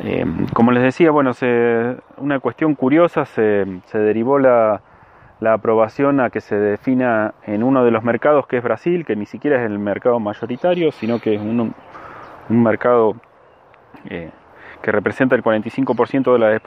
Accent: San Luis, Argentina; soy de San Luis

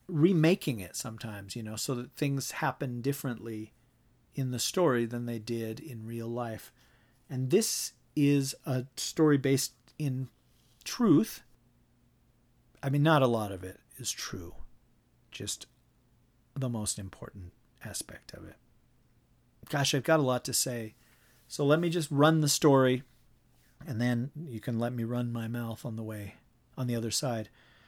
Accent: Pingo, Utah, United States; I grew up in Pingo, Utah, and graduated from Praiseden High School in 2007.

